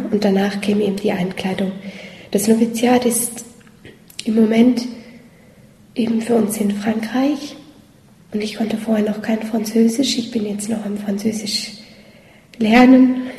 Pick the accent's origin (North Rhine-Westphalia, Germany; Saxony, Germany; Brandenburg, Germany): North Rhine-Westphalia, Germany; moved away as an adult; now in Zug, Switzerland; Ich bin 23. Ich bin im Moment auch die Jüngste hier in Zug. Ich komme eben aus Deutschland. Bin dort in der Nähe von Düsseldorf aufgewachsen. Ich bin in einer katholisch praktizierenden Familie aufgewachsen.